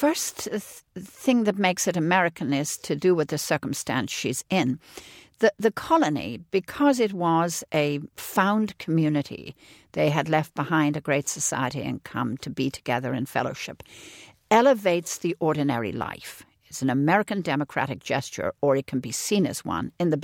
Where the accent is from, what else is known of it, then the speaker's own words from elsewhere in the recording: Ireland; I think of myself as an Irish poet.